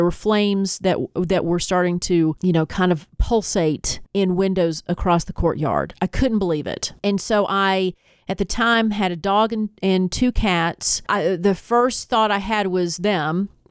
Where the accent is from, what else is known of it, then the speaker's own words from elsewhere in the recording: Tennessee, United States; now in Georgia, United States; But in Georgia, I mean, at one point, and I grew up in Tennessee, at one point we did have seasons.